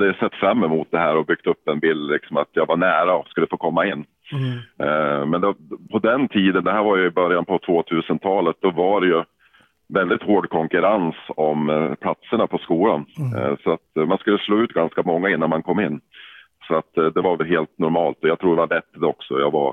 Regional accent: Jämtland County, Sweden; accent: Jämtland dialect; min jämtländska dialekt sitter kvar.

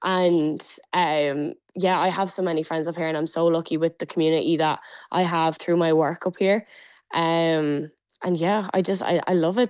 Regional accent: Ireland; when you're abroad, you kind of realize that everyone loves Irish people. So it's not just about like being Irish. It's like the language is such a huge part of our culture.

